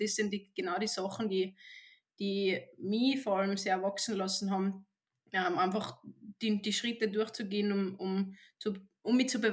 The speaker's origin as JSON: {"language": "German", "country": "Sweden", "said": "ich sehe es nur so, wie es jetzt bei uns in Schweden ist."}